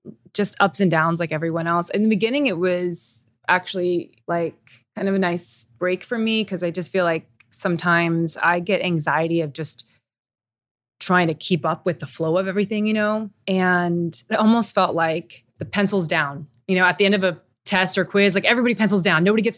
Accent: Tokyo, Japan; I grew up in Tokyo. I miss Tokyo. That feels like home to me.

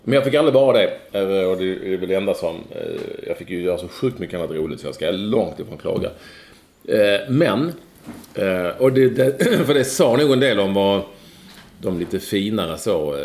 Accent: Gothenburg, Västra Götaland County, Sweden; Lite som lustig göteborgare med kepsen på svaj.

